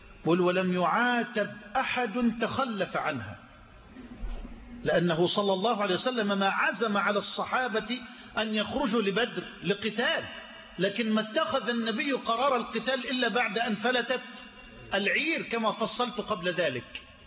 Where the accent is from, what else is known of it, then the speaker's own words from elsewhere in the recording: Egypt; وانا جاي من مصر ليه